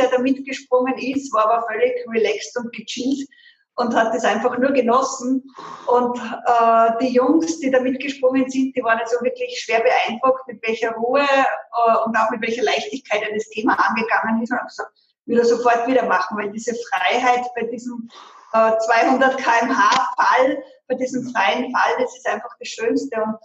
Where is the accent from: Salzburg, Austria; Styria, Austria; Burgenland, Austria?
Salzburg, Austria; Ich komme aus Salzburg, aus der Stadt Salzburg, bin, wie man immer sagt, eine der wenigen echten Salzburgerinnen. Meine Eltern waren beide angestellt.